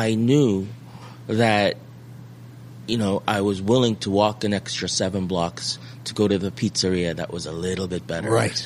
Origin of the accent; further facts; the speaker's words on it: Manhattan, New York, United States; growing up in Manhattan, there are no malls.